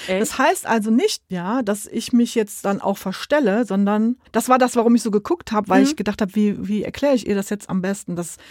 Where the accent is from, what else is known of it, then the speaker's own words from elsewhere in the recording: Cologne, North Rhine-Westphalia, Germany; ich bin Kölnerin und von daher gehört das Verkleiden für mich dazu.